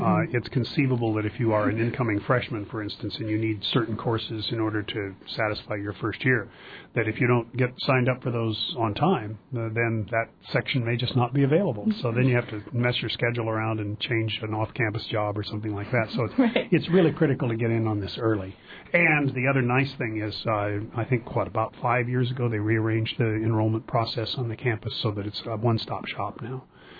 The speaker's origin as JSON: {"language": "English", "town": "Anchorage", "region": "Alaska", "country": "United States", "moved": "as an adult", "said": "I was this kid from Anchorage, Alaska, and the only person on the whole campus I knew was the band director"}